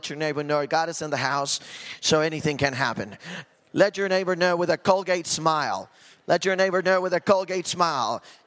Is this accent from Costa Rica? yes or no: yes; Costa Rica; You know, I started back in my home country, Costa Rica.